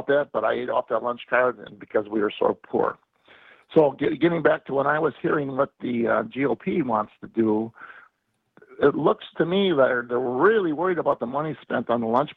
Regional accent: Milwaukee, Wisconsin, United States; I, as a young boy growing up in Milwaukee, been into Racine.

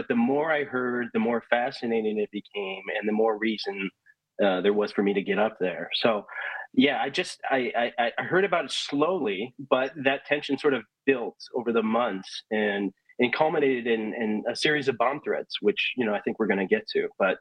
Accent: Wisconsin, United States; Yeah, so like you, Kristen, I grew up in Wisconsin

